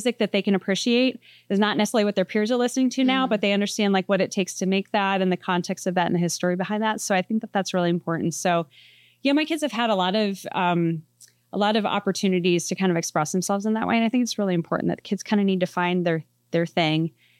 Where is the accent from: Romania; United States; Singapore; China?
United States; Pennsylvania; I grew up in Pennsylvania, kind of in a rural area, and things were a little older there.